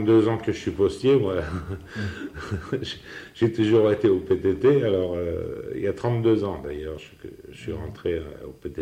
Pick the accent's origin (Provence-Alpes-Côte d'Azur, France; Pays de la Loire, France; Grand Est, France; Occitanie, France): Grand Est, France; now in Orléans, France; Je suis lorrain, alors je suis né en Lorraine et puis j'ai toujours été en Lorraine. Et je préfère la Lorraine à l'Orléanais.